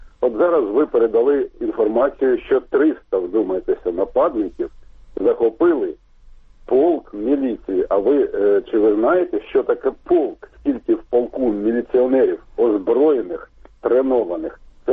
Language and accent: Ukrainian; Kharkiv, Kharkiv Oblast, Ukraine; я з Харкова.